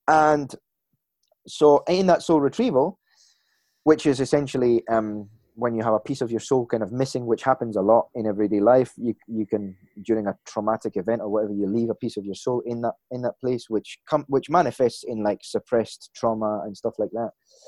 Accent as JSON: {"language": "English", "region": "Scotland", "country": "United Kingdom", "said": "I'm Scottish"}